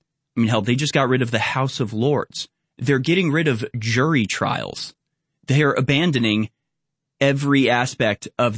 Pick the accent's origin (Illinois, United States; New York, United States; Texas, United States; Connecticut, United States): Texas, United States; Can I carry a Bowie knife since I'm from Texas?